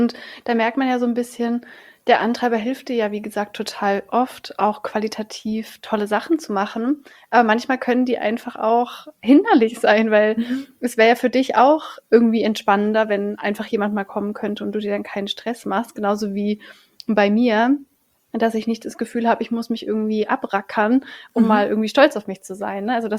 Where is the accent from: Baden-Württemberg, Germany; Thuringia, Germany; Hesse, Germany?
Baden-Württemberg, Germany; Ich komme halt so aus dem Schwarzwald und da ist es halt so, das Leben ist halt hart so, Arbeit ist halt hart so, es kommt nichts einfach so.